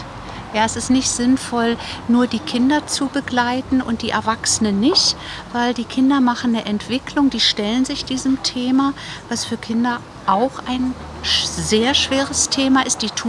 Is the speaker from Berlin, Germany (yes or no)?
yes; Berlin, Germany; now in Bavaria, Germany; Ich komme ursprünglich aus Berlin, lebe aber schon 30 Jahre hier in Bayern und bin Mutter von 3 erwachsenen Kindern